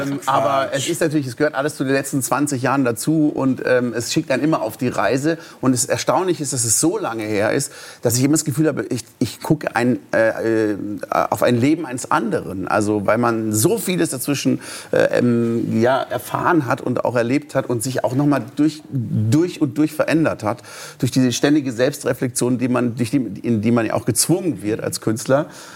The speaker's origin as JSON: {"language": "German", "region": "Baden-Württemberg", "country": "Germany", "tie": "born or raised there", "said": "Ich bin ja im Schwarzwald aufgewachsen, man kann sagen Black Forest"}